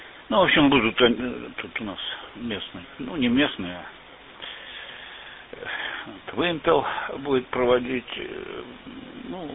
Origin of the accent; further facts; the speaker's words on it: Tolyatti, Samara Oblast, Russia; moved away; Сам я из Тольятти, жизнь заставила, так получилось, что я здесь более 50 лет живу.